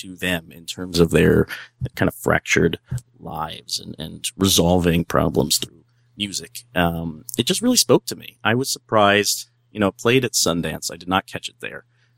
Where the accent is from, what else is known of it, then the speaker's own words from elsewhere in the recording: Ireland; Because I am an Irish man who loves to sing in his spare time when I'm around home.